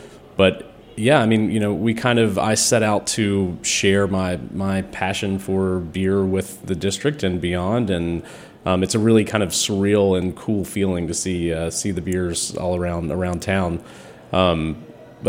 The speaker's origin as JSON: {"language": "English", "region": "Tennessee", "country": "United States", "tie": "born or raised there", "moved": "as an adult", "lives_now": "Washington, United States", "said": "Yeah, I grew up in East Tennessee, mm-hmm. went to school in Nashville, and then moved up here chasing a girl right after undergrad."}